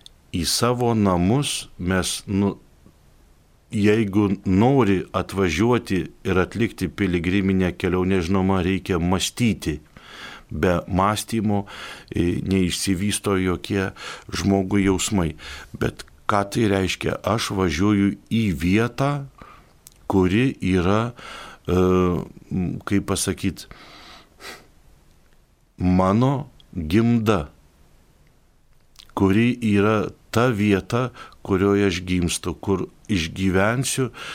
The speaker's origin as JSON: {"language": "Lithuanian", "town": "Rokai", "region": "Kaunas County", "country": "Lithuania", "tie": "born or raised there", "said": "Man nuskilo kaip aklai vištai grūdas, kad aš gimiau Rokuose, kad aš galėjau augti prie Jėsios skardžių tokių įspūdingų"}